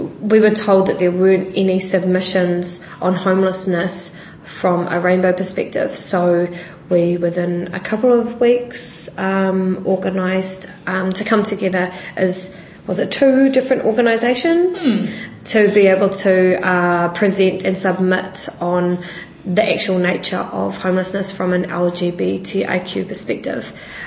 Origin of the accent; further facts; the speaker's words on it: Wellington, New Zealand; I come from Ngāti Raukawa, and I'm a youth worker with Evolve Wellington Youth Service.